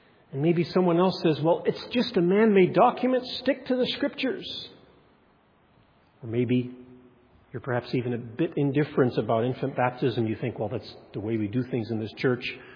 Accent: Alberta, Canada; moved away; We come from Alberta. Windswept, and the only time you see a tree is next to a river where someone planted and watered it for years to get it going.

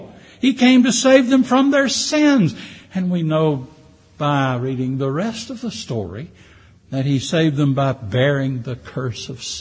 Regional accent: Florence, Alabama, United States; born there; I was born in Florence, Alabama. I didn't exist before I was born in Florence, Alabama.

